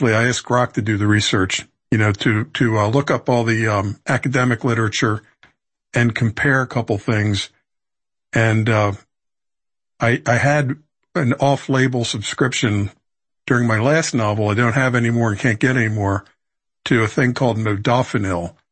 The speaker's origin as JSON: {"language": "English", "town": "Baltimore", "region": "Maryland", "country": "United States", "tie": "born or raised there", "said": "And growing up in Baltimore in the, you know, 60s and 70s, when I was a little boy and then a teenager"}